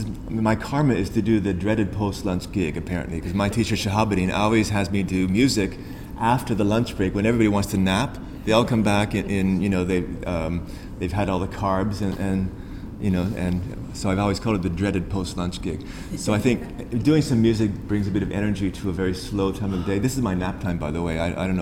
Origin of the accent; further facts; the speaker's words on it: Vancouver, British Columbia, Canada; and I'm from Vancouver via a few other places.